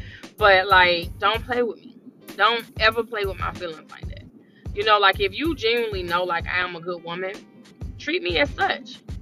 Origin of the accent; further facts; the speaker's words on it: Atlanta, Georgia, United States; I am, listen, I'm from Atlanta, y'all.